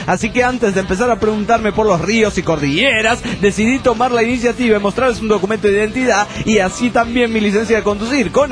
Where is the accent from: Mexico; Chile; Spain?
Spain; Canary Islands; traté de explicarle que soy canario y que las Islas Canarias pertenecen políticamente a España, aunque tenemos un acento más parecido al latino